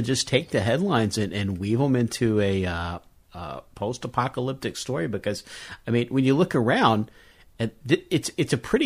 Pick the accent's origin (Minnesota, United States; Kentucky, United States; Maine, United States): Kentucky, United States; I grew up in Kentucky. Both of my grandparents had farms.